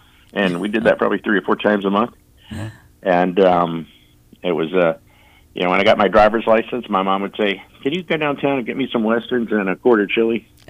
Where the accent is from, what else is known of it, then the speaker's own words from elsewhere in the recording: Lynchburg, Virginia, United States; I was born and raised in Lynchburg.